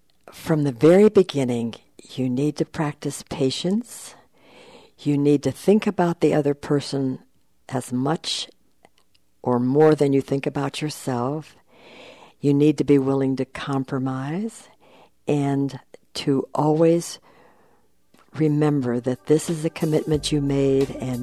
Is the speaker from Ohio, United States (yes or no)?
yes; Dayton, Ohio, United States; I was born in Dayton, Ohio, at Good Samaritan Hospital on July 16, 1933, and lived in Dayton all my life. My family goes back to the middle of the 1800s from living in the Dayton and Minster area.